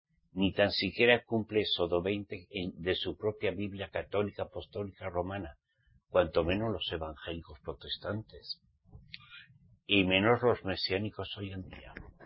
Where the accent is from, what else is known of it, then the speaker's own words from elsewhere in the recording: Spain; born there; yo soy español. Pero español porque mi papá y mi mamá me parieron en España, ¿saben? Pero soy israelita redimido por la sangre de Yahshua.